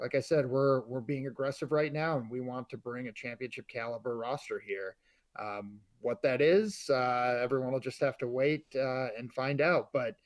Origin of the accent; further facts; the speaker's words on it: Minnesota, United States; also born or lived in New York; I grew up in Minnesota, live here now, lived most of my adult life in New York.